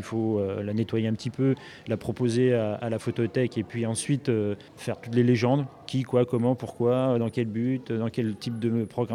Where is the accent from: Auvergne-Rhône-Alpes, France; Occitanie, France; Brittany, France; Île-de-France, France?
Brittany, France; Belle-Île-en-Mer; je suis originaire de Belle-Île-en-Mer. Donc d'avoir les pieds dans l'eau, c'est un peu... C'est un peu le quotidien.